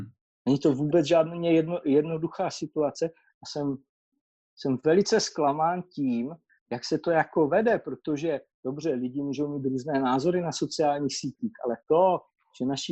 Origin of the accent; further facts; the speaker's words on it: Karviná, Moravian-Silesian Region, Czechia; neříkám to jenom proto, že jsem Karviňák